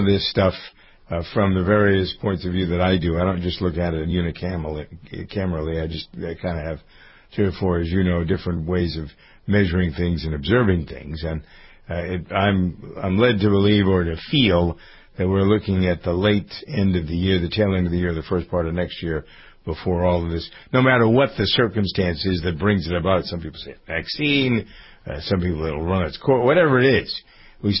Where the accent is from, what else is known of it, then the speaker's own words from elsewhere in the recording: Framingham, Massachusetts, United States; I noticed here in my hometown of Framingham